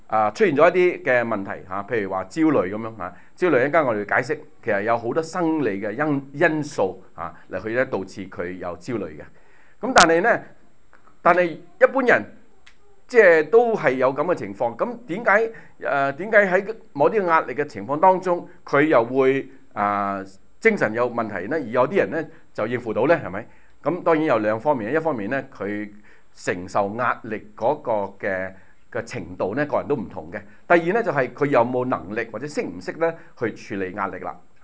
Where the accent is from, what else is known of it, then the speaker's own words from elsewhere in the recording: China; 我哋一個中國人喺一個主要係西人嘅社會裏邊工作。